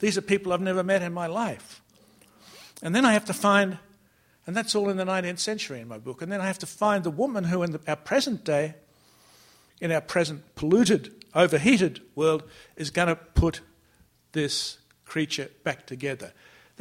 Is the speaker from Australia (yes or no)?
yes; Australia; She's English. I'm Australian. I can't do the voice out loud.